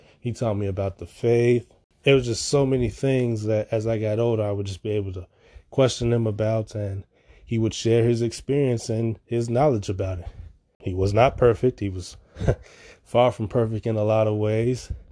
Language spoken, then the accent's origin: English; Chicago, Illinois, United States; I'm from Chicago.